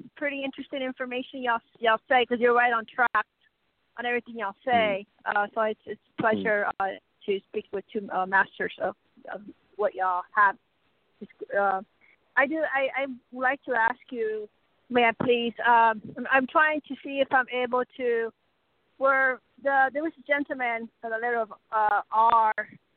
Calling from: Arizona, United States

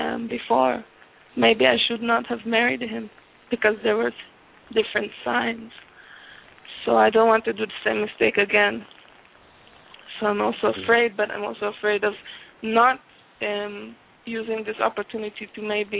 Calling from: Israel; I'm calling from Israel.

